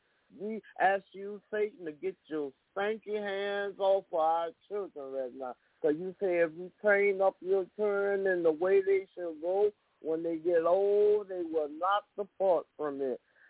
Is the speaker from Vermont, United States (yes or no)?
no; Homer, Louisiana, United States; I'm from Homer, Louisiana.